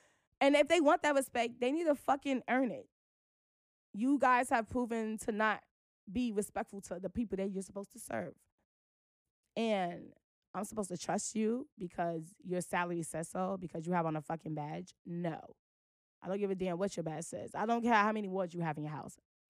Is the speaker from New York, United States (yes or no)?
yes; Brooklyn, New York, United States; when I say we, I'm speaking specifically for people who are born and raised in Brooklyn, because we see the effects of gentrification.